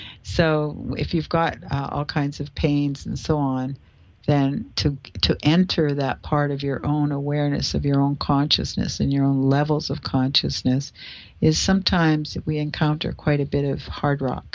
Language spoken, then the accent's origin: English; Canada; now in United States; I'm Canadian, as you know.